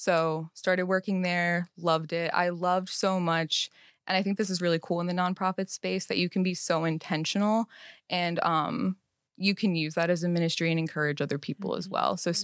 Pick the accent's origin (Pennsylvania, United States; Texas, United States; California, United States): Pennsylvania, United States; Literally Pennsylvania, right outside of Philly.